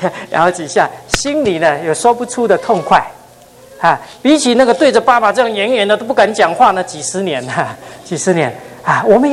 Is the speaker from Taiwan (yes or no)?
yes; Taiwan; Chinese is a second language; 我在台湾出生，在台湾长大。我小时候是日本教育哈，日本教育，所以我从小讲日本话